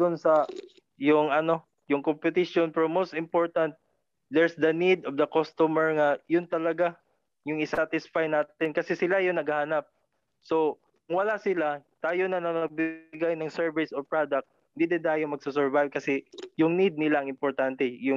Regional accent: Cagayan de Oro, Northern Mindanao, Philippines; Tapos ibababa doon sa amin sa Cagayan de Oro

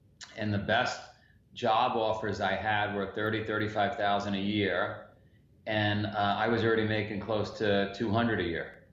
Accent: New York, United States; Yeah, so I'm just a neighborhood guy. I grew up in Queens, New York, in the neighborhood.

